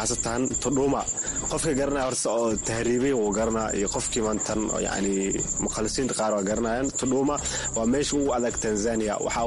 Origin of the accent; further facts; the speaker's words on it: Mogadishu, Banaadir, Somalia; now in Kenya; walaal macaan, horta waagi hore waxaan ka imaaday soomaaliya, khaasatan hamar xaafadnagadegna waxaa waaye saybiano.